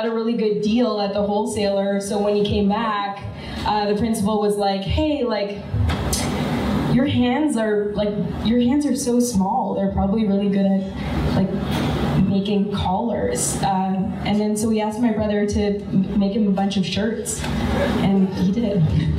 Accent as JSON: {"language": "English", "town": "Sudbury", "region": "Ontario", "country": "Canada", "said": "So I'm from Sudbury, which, if you haven't heard of it before, it's the place everybody goes for grade 7 trips. It was really white."}